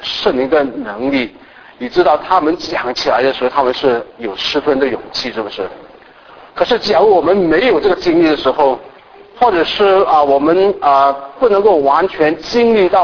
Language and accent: Chinese; Malaysia; 就是我小的时候我是从马来西亚来的